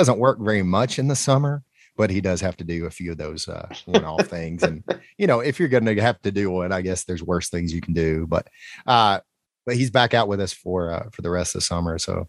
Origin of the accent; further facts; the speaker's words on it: Alabama, United States; But so growing up in Alabama, there were so many things.